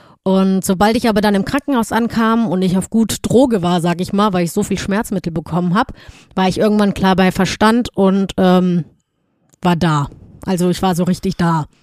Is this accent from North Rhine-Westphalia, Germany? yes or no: yes; Cologne, North Rhine-Westphalia, Germany; Und in Köln war zum Beispiel, und das hat gar nichts damit zu tun, dass das meine Heimat war oder ist